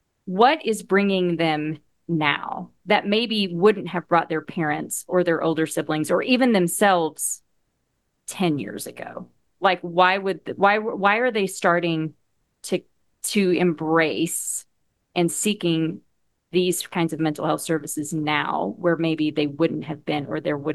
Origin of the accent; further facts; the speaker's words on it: Oklahoma, United States; I grew up in Oklahoma, so like Bible Belt Central, right?